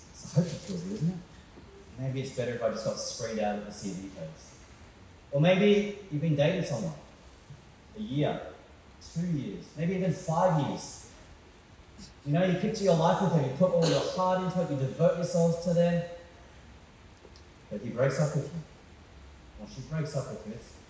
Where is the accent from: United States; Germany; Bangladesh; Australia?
Australia; now in Shanghai, China; I'm from Australia, so that's what my weird accent's all about.